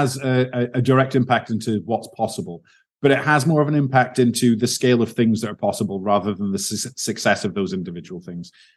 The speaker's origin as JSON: {"language": "English", "country": "Spain", "tie": "born or raised there", "said": "grew up kind of very working class. And we would have had to pay for university because I grew up in Spain, and I didn't qualify for Spanish university at that point."}